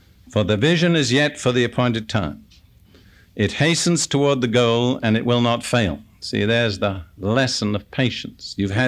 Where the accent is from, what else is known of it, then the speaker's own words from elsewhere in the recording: England, United Kingdom; and I'm English, so I can say it.